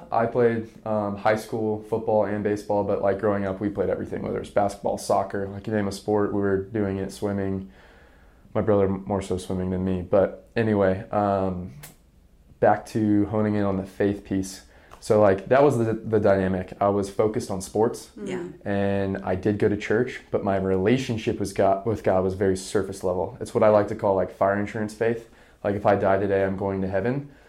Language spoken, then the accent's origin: English; Ocala, Florida, United States; I was born in Ocala, Florida on a horse farm.